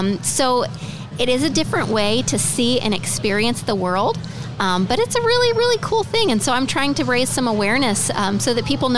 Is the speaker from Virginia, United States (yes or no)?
no; Fort Wayne, Indiana, United States; Originally, I'm from Fort Wayne. I actually lived in Indianapolis for 7 years while I attended the University of Indianapolis. And now I live in Fort Wayne again.